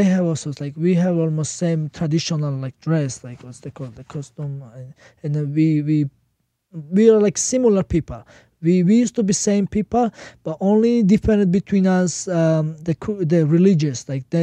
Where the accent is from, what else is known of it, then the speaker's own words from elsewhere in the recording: Dagestan, Russia; English is a second language; I'm from Caucasus and Khabib's country, from like 3-4 country, like the Caucasus is mount, the big mountain.